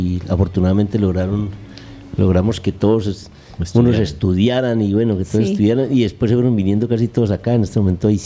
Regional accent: Valle del Cauca, Colombia; moved away; yo vengo del Valle del Cauca. Yo me vine del Valle del Cauca porque yo allá estaba, yo estaba en el magisterio, pero mi papá era cafetero, totalmente cafetero

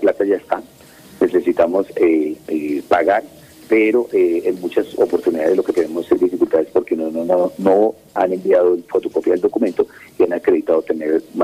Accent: Villavicencio, Meta, Colombia; born there; now in Guaviare, Colombia; a pesar de que nací en Villavicencio, el departamento del Guaviare siempre me adoptó

